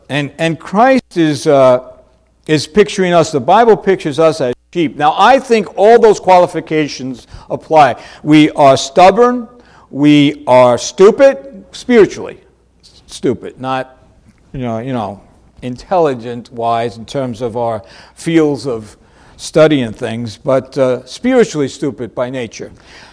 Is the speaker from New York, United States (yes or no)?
yes; New York City, New York, United States; Now, I'm a New Yorker, you know that. I'm a city boy, born and raised.